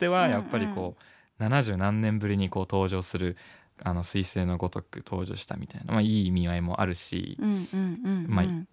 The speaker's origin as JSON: {"language": "Japanese", "country": "South Korea", "said": "ま、僕は韓国人なこともあって、"}